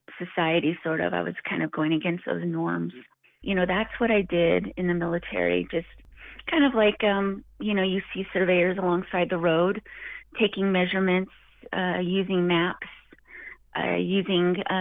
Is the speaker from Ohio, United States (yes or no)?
no; Nayuzi, New Mexico, United States; now in Farmington, United States; Originally, I'm from Nayuzi, New Mexico, which is a little further south than Farmington here on 550. I grew up there, and now I live here in Farmington.